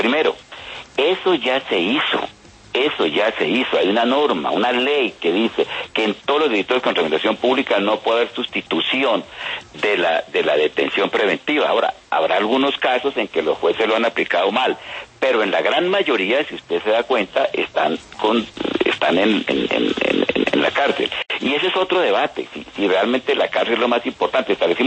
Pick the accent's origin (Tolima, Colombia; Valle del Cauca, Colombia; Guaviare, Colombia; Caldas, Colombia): Tolima, Colombia; Chaparral; eso sí me traslada a mi infancia, adolescencia en Chaparral